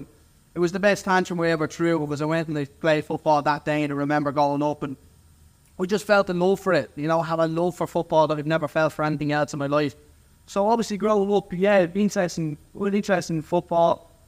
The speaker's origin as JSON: {"language": "English", "region": "Leinster", "country": "Ireland", "said": "I'm from Kildare."}